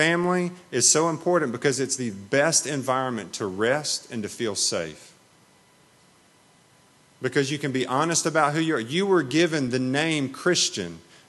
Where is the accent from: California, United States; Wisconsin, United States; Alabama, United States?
Alabama, United States; Auburn; I grew up in Auburn, so I take a lot of pride in the fact that I'm from Auburn.